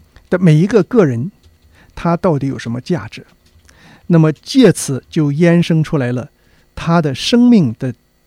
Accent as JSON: {"language": "Chinese", "country": "China", "said": "因为我们中国人是一种善于思想也善于表达的文化。"}